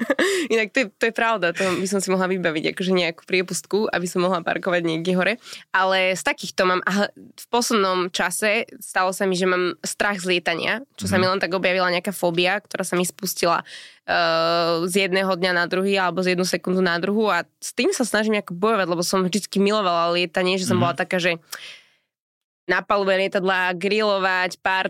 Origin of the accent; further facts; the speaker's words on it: Trenčín, Trenčín Region, Slovakia; Teraz viem, že ja som z Trenčína